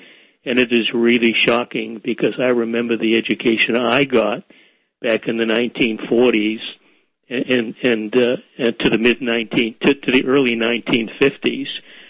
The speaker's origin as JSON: {"language": "English", "town": "Boston", "region": "Massachusetts", "country": "United States", "tie": "born or raised there", "said": "I grew up in Boston, by the way. I grew up in Roxbury. My first few years during the Depression, my parents lived with my maternal grandparents in Dorchester. And then for 16 years, we lived in Roxbury."}